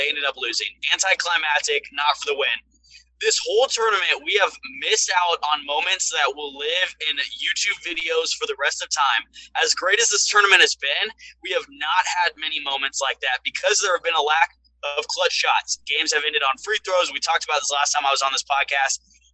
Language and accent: English; Houston, Texas, United States; The World Series, we won't talk about the Astros, my hometown, but I mean, I love them all.